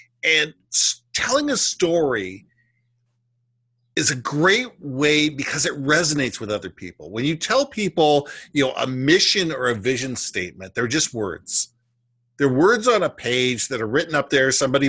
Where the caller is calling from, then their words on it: Vancouver, British Columbia, Canada; I'm calling in from Vancouver, Canada.